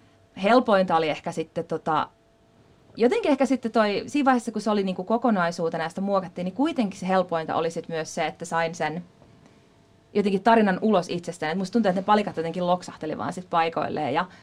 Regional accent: Espoo, Uusimaa, Finland; niin mä asuin Lauttasaaressa. Nyt mä en enää asu siellä, mutta pitkään asuin, en ole siis kotoisin sieltä tai mitään, vaan sieltä vielä porvarillisemmasta Espoosta olen kotoisin.

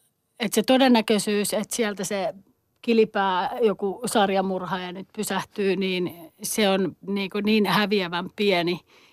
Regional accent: Nakkila, Satakunta, Finland; Olin 13 ja mä oon Nakkilasta kotoisin ja liftasin Nakkilasta Poriin.

